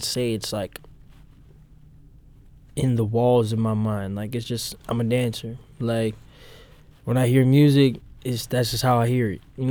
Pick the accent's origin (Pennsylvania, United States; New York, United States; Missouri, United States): Missouri, United States; I grew up in South City. I grew up not too far from where their store was located.